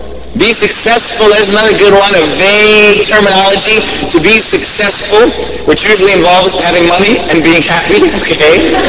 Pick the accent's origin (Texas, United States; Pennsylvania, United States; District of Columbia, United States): District of Columbia, United States; Washington; I'm coming from Washington, D.C., the capital of America.